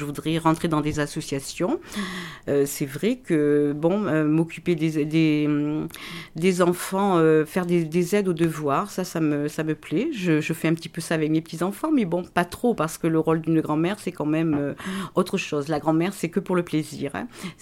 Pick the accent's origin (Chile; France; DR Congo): France; Nouvelle-Aquitaine; also born or lived in Paris region; Enfin, moi, je suis du Périgord vert, déjà, j'adore le Périgord vert.